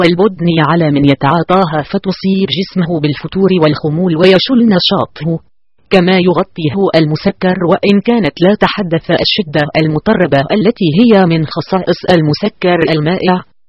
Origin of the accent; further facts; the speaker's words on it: Egypt; بل إن عندنا في مصر أمثال تحرض علي شرب المخدرات